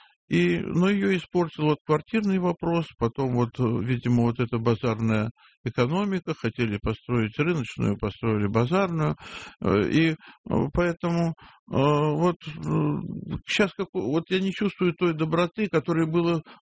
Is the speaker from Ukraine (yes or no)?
no; Saint Petersburg, Russia; Нет, я ленинградец.